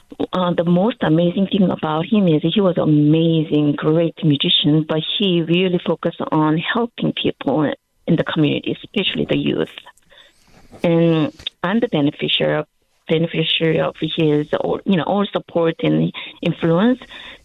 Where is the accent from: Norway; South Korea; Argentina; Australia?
South Korea; English is a second language; now in United States; I'm originally from Korea.